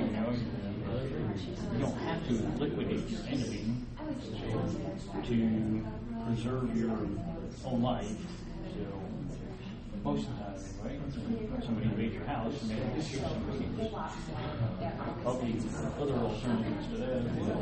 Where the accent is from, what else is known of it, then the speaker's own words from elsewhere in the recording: Tucson, Arizona, United States; well, I'm in Colorado right now. I'm from Tucson.